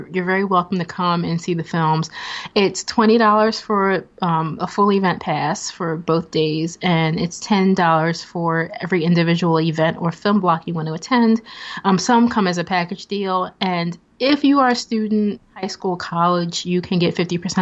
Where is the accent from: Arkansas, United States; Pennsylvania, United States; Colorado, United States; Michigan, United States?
Pennsylvania, United States; Philadelphia; I'm coming from Philly, so it's in Brattleboro, Vermont.